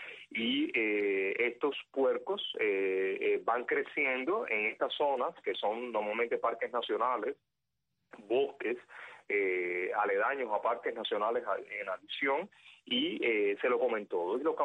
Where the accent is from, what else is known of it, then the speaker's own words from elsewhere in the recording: Cuba; en mi país. En Cuba